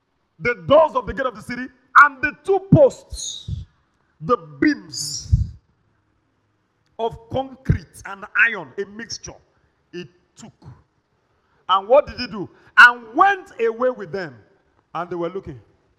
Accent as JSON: {"language": "English", "town": "Ibadan", "region": "Oyo", "country": "Nigeria", "tie": "born or raised there", "said": "Man, I grew up in the hood. I grew up in Mokola."}